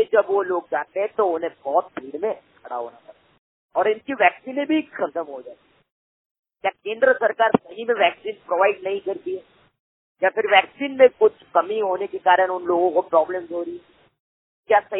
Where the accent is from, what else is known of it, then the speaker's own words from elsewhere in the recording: Shur, Maharashtra, India; मैं हमारे गांव की बात कर रहा हूँ, महाराष्ट्र के औरंगाबाद जिले के शूर गांव की बात कर रहा हूँ।